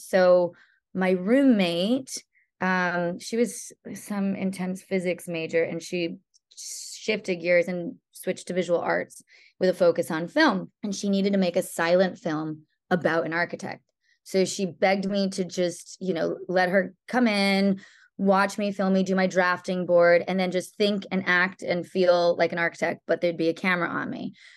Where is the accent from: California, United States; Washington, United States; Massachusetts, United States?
Massachusetts, United States; Boston; born there; also born or lived in Connecticut; So I was born in Boston. Everyone seems to be from Boston, but a lot of us ended up in Connecticut.